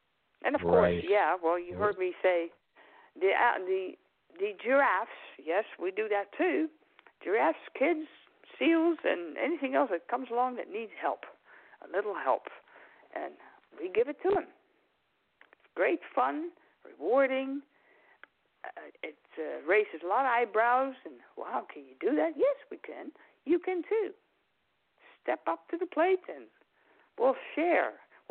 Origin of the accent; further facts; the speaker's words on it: Pieterburen, Groningen, Netherlands; So a friend of ours started that about 50 years ago, right in my hometown here, Pieterburen in the Netherlands.